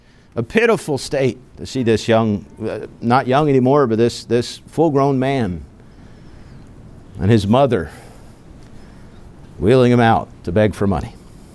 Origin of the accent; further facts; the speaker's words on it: China; English is a second language; Growing up in China, it's in a third world country that it was, it seems to be ever changing and ever modernizing. The China that is now is not really the China that I knew as a boy.